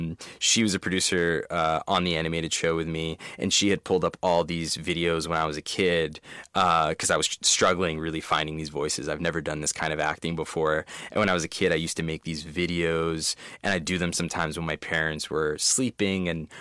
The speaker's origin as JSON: {"language": "English", "region": "New Jersey", "country": "United States", "tie": "born or raised there", "said": "Yeah, I mean, I grew up in New Jersey, and it was, there was this like burgeoning emo rock scene"}